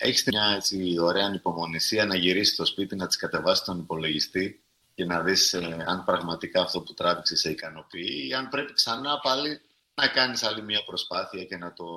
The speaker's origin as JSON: {"language": "Greek", "country": "Greece", "said": "Χαίρομαι που υπάρχει ένας Έλληνας ανάμεσα σε τόσους ξένους από διάφορες χώρες."}